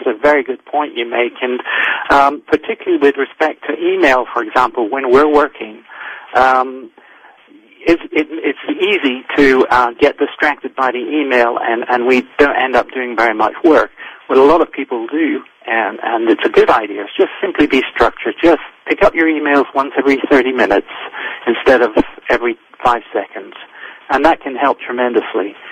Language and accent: English; France; also born or lived in Northern Ireland; I grew up as a missionary child, an MK as we're known, and I grew up in France. My parents were missionaries there, and we were sent out from a church in Northern Ireland.